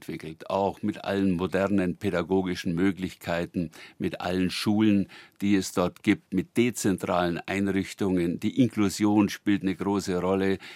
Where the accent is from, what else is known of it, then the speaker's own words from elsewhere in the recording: Würzburg, Bavaria, Germany; wenn ich sage, ich komme aus Würzburg. Ich bin stolz, aus Würzburg zu kommen